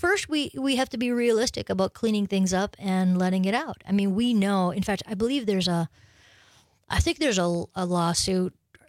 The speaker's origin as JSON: {"language": "English", "town": "Wausau", "region": "Wisconsin", "country": "United States", "tie": "born or raised there", "said": "I grew up in the Wausau area."}